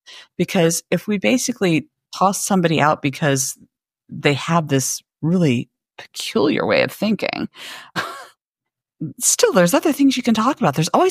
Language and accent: English; Missouri, United States; I was hearkening back to when I was young and in college, and so I come from West Central Missouri.